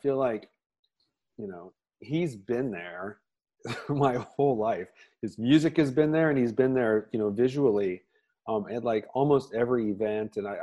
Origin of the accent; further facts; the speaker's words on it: Oklahoma, United States; And that means something to me because I grew up in Oklahoma and there's this famous music venue in Tulsa called Kane's Ballroom.